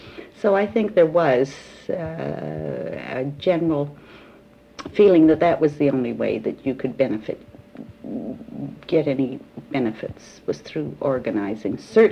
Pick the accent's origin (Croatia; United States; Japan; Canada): Canada; Winnipeg, Manitoba; born there; now in Vancouver, Canada; I was born in Winnipeg in 1913. I didn't come to Vancouver until about 44, in the early part of 1944, before the end of the war.